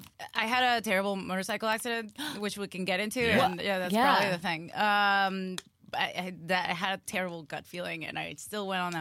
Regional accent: Venezuela; Not to bum me out, but my country is fucked. I'm from Venezuela. And right now it's really bad, but even when I was growing up, I got held at gunpoint really early in my life.

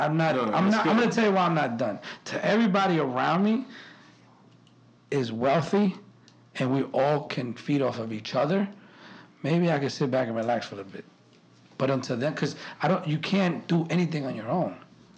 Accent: New York City, New York, United States; also born or lived in Colombia; So I went from there to New York. I was in Queens for a while, and I went to the Bronx.

